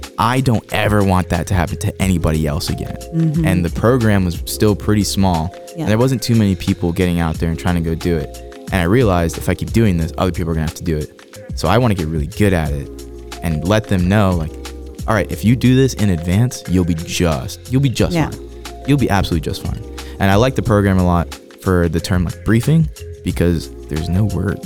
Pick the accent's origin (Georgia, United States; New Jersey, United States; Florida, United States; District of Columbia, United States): Florida, United States; The Senator of Florida, that was my second one, because growing up in Florida, I was like, oh.